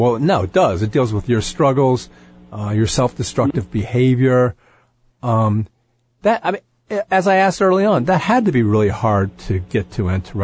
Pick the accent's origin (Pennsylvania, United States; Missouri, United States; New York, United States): Pennsylvania, United States; Philadelphia; I grew up in Mount Airy at Upsall and Ardley Street.